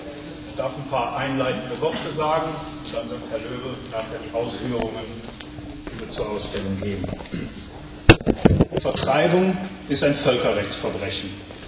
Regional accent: Unkel, Rhineland-Palatinate, Germany; Ich bin 1951 im Rheinland geboren, in dem kleinen idyllischen Weinstädtchen Unkel, etwa 20 Kilometer südlich von Bonn.

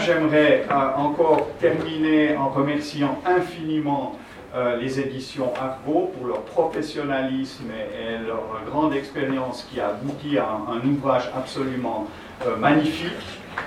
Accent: Switzerland; now in Czech Republic; j'avais dans les mains un ouvrage qui retraçait les relations politiques, économiques et sociales de mon pays d'origine, la Suisse, et de ma nouvelle patrie de cœur, qui est la République tchèque.

